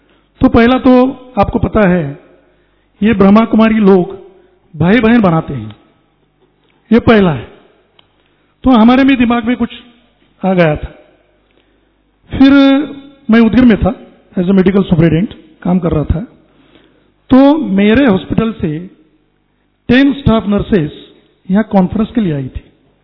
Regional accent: Aurangabad, Maharashtra, India; मैं औरंगाबाद से हूं तो SIDCO 3 वहां से आया हूं

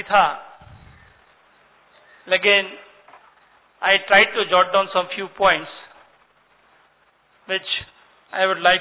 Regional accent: Khandwa, Madhya Pradesh, India; मैं मध्य प्रदेश का रहने वाला हूं, मध्य प्रदेश के निमाड़ांचल खंडवा का मैं निवासी हूं

